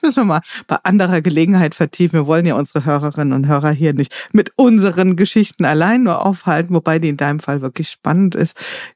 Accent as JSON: {"language": "German", "region": "Hesse", "country": "Germany", "tie": "born there", "said": "ich bin in Hessen geboren, also so Mittelhessen oder ja im Taunus"}